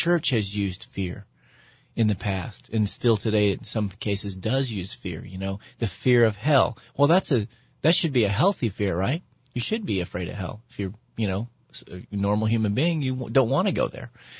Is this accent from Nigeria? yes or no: no; United States; you know, as an American, I'm never really worried about my security.